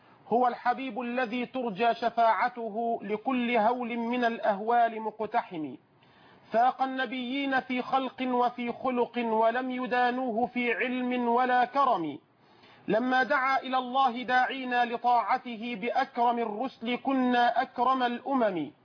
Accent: Egypt

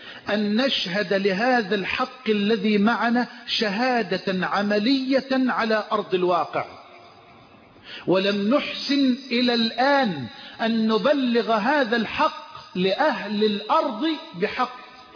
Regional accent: Egypt; بلدنا مصر

